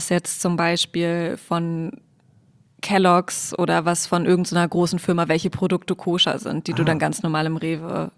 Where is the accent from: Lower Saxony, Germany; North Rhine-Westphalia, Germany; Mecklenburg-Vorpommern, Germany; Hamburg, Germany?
Lower Saxony, Germany; Hanover; born there; now in Berlin, Germany; Ich komme aus Hannover, gebürtig.